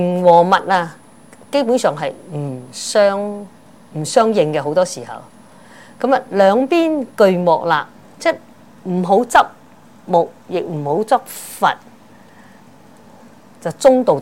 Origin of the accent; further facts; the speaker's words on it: Guangdong, China; accent: Cantonese; 粵語呢，我們廣東話呢就叫做換